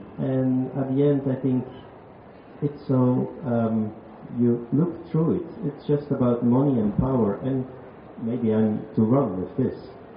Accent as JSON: {"language": "English", "country": "Belgium", "said": "For example, I'm from Belgium, and in Belgium, this story is a very little group who decide."}